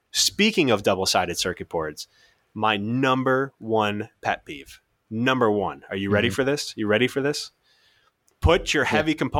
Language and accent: English; New Jersey, United States; Now I grew up in Jersey, so I don't exactly have yeah. the accent.